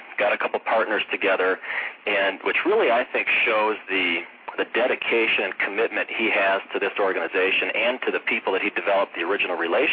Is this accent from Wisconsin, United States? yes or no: yes; Wisconsin, United States; I'm from Wisconsin, so when Michigan loses a big game like that, then I claim I'm from Wisconsin.